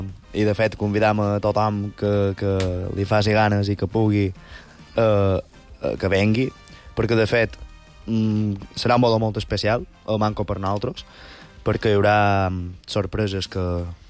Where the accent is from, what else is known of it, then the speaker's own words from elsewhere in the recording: Artà, Balearic Islands, Spain; I jo som d'Artà